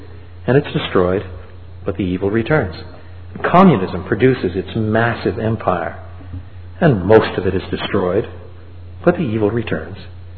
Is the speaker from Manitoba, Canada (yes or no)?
no; Drummondville, Quebec, Canada; I was brought up in French Canada. Some of my schooling was in French and some of it was in English. When I was just a boy, my father moved to the little town of Drummondville